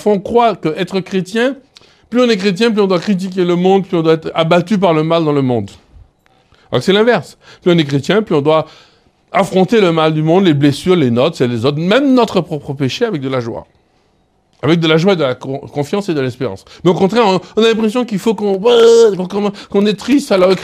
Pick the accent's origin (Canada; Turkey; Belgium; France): France; Martinique; Comme on dit chez nous en Martinique, la terre n'a pas capoté.